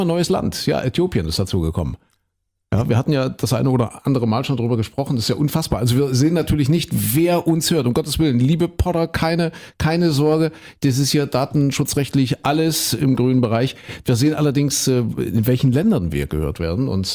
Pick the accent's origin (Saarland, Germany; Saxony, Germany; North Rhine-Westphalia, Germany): Saxony, Germany; wir kommen ja aus Mitteldeutschland, aus Sachsen